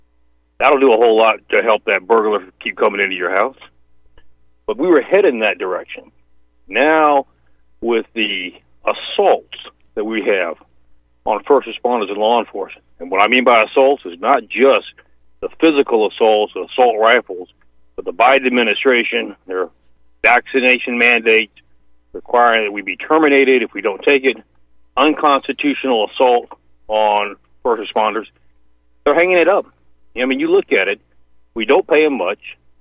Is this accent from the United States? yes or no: no; Mexico; I grew up in Mexico. My parents were missionaries.